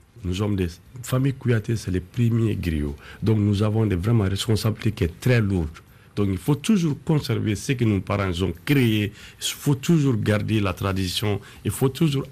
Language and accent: French; Garana, Ségou, Mali; J'étais à Garana, dans mon village natal, dans la région de Sékou. Il y a une fleuve Niger qui passe dans notre village.